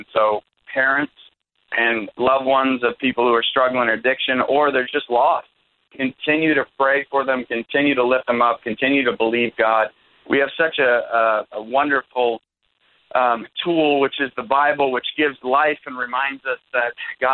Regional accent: Bar Harbor, Maine, United States; now I'm from Acadia National Park area in Bar Harbor, Maine.

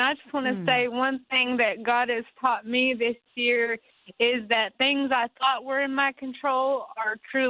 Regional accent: Kentucky, United States; I'm a child in Kentucky.

